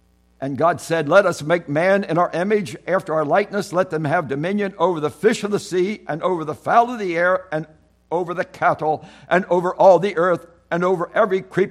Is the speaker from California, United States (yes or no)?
no; Pennsylvania, United States; I come from Lancaster County, and that's a tourist area